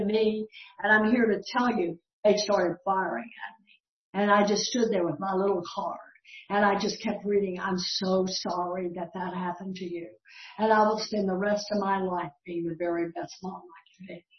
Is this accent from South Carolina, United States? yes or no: no; Texas, United States; And when I grew up in Texas, the Baptists hated the Catholics.